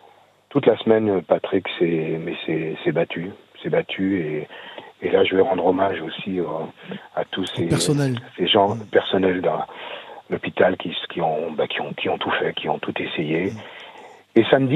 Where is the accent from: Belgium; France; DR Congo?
France; Martinique; on est originaire de la Martinique.